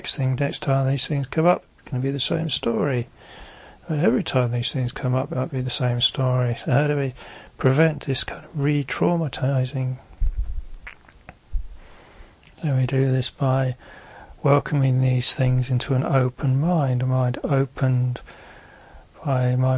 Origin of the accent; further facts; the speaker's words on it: England, United Kingdom; So being English, then ran off to my little private room upstairs and cried my eyes out for 2 hours